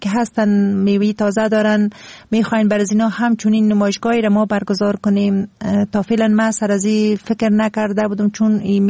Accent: Kabul, Afghanistan

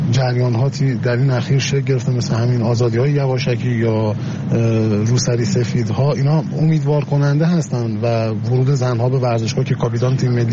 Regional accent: Iran; اما من به طور کلی به عنوان یک ایرانی مخالف این هستم

